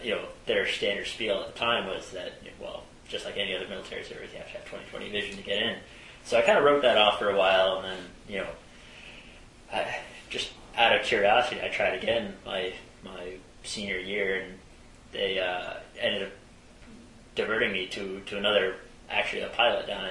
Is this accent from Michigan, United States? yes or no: no; Arizona, United States; No, I grew up in Arizona